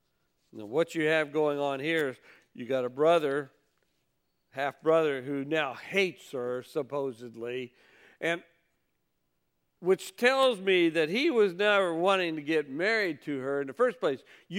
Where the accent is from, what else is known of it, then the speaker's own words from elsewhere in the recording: Kentucky, United States; Maybe if I was from Kentucky, which I was for 23 years down there.